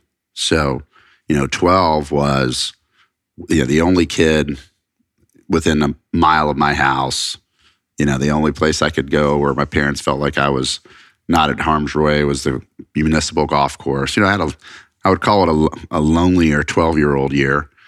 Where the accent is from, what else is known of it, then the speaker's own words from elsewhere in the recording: Atlanta, Georgia, United States; also born or lived in Athens; now in Florida, United States; I came from Atlanta about a year and a half ago. I lived my whole life in Atlanta, except my time in Athens, which was Atlanta East, you know, for college.